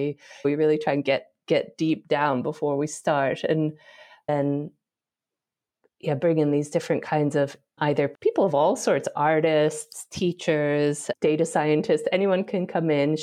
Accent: United States; I grew up in America, very, in so many ways, were hard things about my childhood and growing up, but privileged in so many ways compared to so many people in the world.

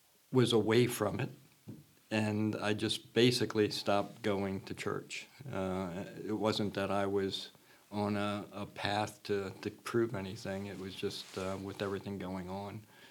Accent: United States; I grew up in Lancaster County, and just when you leave that and go to some other parts of the world, or even other parts of the United States

